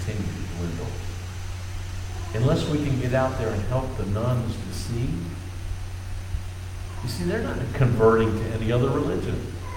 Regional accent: Virginia Beach, Virginia, United States; you guys don't think I'm far enough from the South since I grew up in Virginia Beach

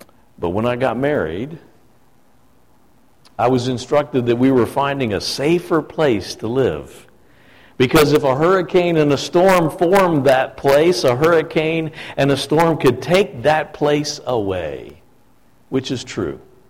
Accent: Chesapeake Bay, United States; Growing up on the Chesapeake Bay, many of you might imagine that hurricanes was something you'd think about all the time.

